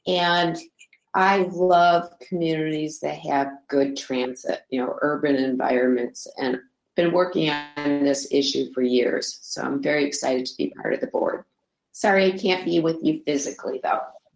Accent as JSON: {"language": "English", "region": "Michigan", "country": "United States", "said": "I'm from Oakland County."}